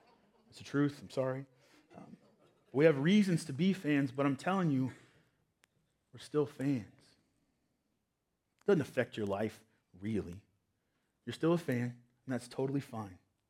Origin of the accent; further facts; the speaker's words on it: North Carolina, United States; Growing up in North Carolina, I'm a Duke fan.